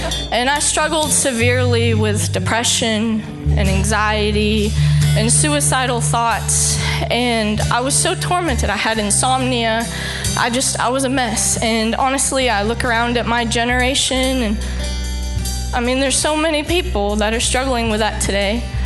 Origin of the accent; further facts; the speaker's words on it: Texas, United States; And y'all, I'm gonna say y'all because I'm from Texas.